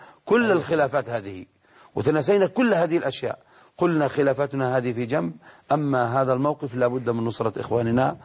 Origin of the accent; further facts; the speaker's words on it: Egypt; also born or lived in Yemen; أنا عشت في اليمن وأنا من مصر وأعرف أحوال أهل مصر، والفترة التي عشتها الآن في مصر